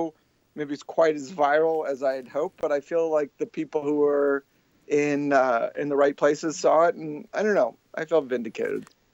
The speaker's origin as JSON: {"language": "English", "region": "Washington", "country": "United States", "tie": "born or raised there", "said": "I grew up on Capitol Hill in the 1970s and 80s, and then I moved away, but I stayed a lifelong Sonics fan that whole time."}